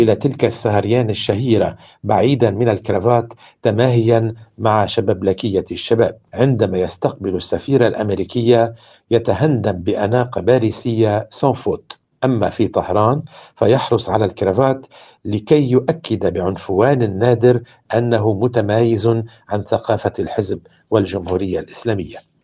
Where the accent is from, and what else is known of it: Lebanon